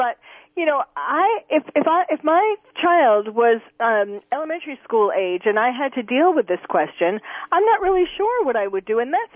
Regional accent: New York, United States; Well, you know, okay, when I was growing up in New York, people used to get, myself included, measles, mumps, chickenpox.

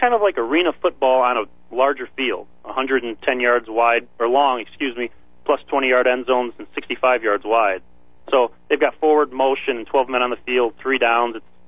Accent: Homer Glen, Illinois, United States; I grew up in Homer Glen, Lockport area.

